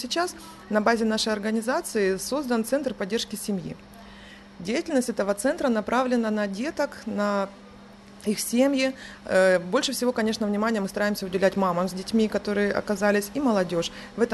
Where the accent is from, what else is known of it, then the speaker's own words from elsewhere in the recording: Donetsk, Donetsk Oblast, Ukraine; now in Zaporizhzhia, Ukraine; Мы думали, мы побудем там пару недель, и все нормально, мы вернемся в свой Донецк.